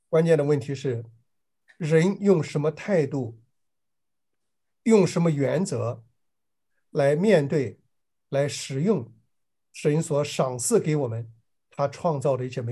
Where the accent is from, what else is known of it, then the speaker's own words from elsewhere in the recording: China; 我们整天骂日本人把核废料倒海里边了，我们中国人的核废料弄哪去了？